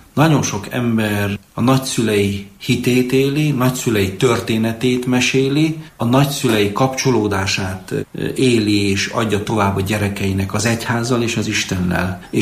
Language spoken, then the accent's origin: Hungarian; Kémer, Sălaj, Romania; Olyan gyülekezetből származom, egy párciumi faluból, úgy hívják, hogy Kémer, ahol 80 meg 100-150 gyerek verselt karácsony este.